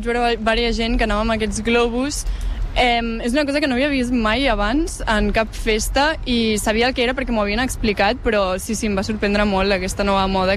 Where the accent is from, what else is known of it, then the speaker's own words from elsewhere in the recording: Barcelona, Catalonia, Spain; jo que sóc de Barcelona